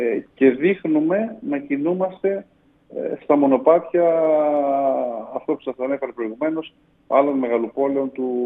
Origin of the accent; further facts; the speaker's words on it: Greece; Έχουμε μια τάση σαν Έλληνες να μας αρέσει το καινούριο